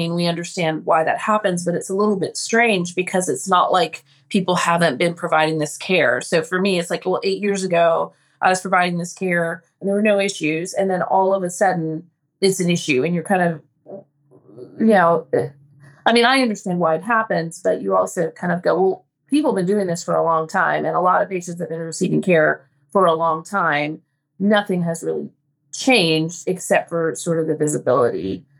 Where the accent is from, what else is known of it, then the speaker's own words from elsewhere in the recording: Santa Rosa, California, United States; I grew up in Sonoma County, so I have spent plenty of time, yeah. So I grew up in Santa Rosa